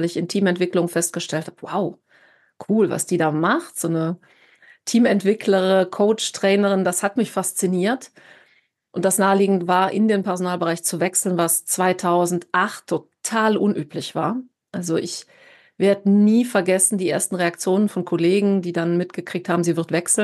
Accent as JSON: {"language": "German", "region": "Rhineland", "country": "Germany", "said": "das hast du ja schon gesagt. Ich bin Rheinländerin durch und durch. Vielleicht hört oder der eine, die andere das auch ein bisschen an meiner Stimme."}